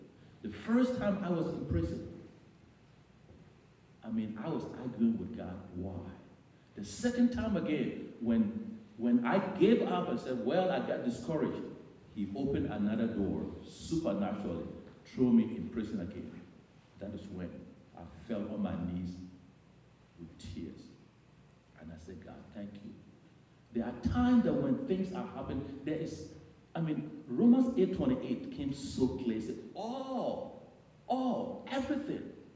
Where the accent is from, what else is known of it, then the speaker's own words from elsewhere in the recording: Liberia; I was adopted by the vice president of Liberia, and I grew up in Liberia, didn't even know I had a family in Ghana.